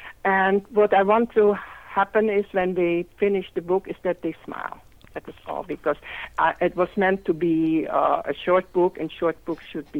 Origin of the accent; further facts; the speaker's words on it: Vienna, Austria; also born or lived in Netherlands; But my mother is Viennese, and so I was brought up partly in Vienna and then in the Netherlands.